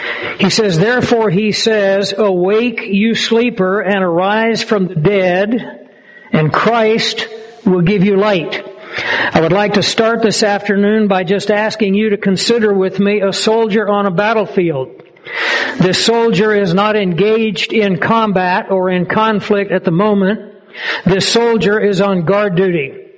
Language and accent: English; Kansas, United States; I was born in Emporia. I grew up on a ranch down in Chase County. And every time I have the opportunity to come back to Kansas